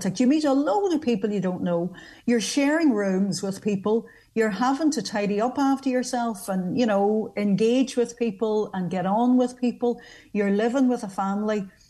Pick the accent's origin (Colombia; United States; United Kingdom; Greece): United Kingdom; Strabane, Northern Ireland; I grew up in Strabane. I wasn't able to start learning Irish until I went to secondary school.